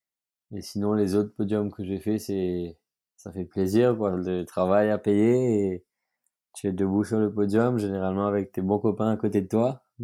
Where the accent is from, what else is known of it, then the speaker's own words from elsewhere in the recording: Mauritius; Du coup, nous, on est arrivés de Maurice.